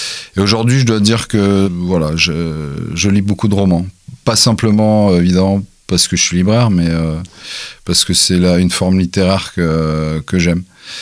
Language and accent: French; Pau, Nouvelle-Aquitaine, France; born there; j'ai 46 ans, je suis né à Pau